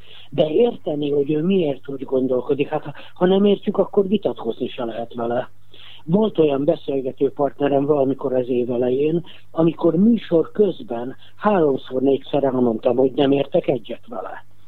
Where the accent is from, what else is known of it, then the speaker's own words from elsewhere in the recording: Budapest, Hungary; Budapesti vagyok, édesanyám családja is, és édesapám családja is eredetileg Erdélyből jött Budapestre, de itt ismerkedtek meg egymással, én már itt születtem.